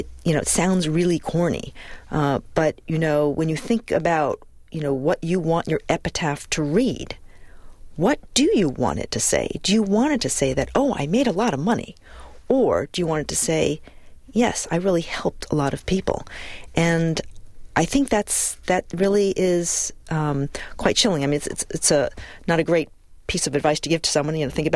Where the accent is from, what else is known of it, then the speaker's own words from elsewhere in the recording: New York City, New York, United States; also born or lived in China; I actually am a Chinese American, born and raised in New York City. But we did live in China for 5 years